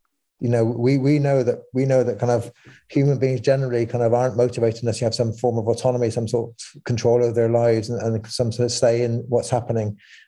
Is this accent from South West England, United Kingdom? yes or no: yes; Bristol, South West England, United Kingdom; I grew up in Bristol